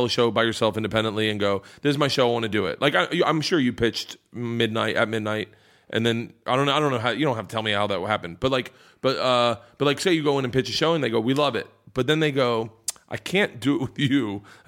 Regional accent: Tampa, Florida, United States

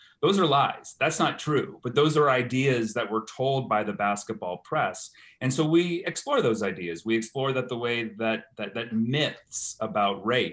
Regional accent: California, United States; Like I said, I'm from California, went to UCLA.

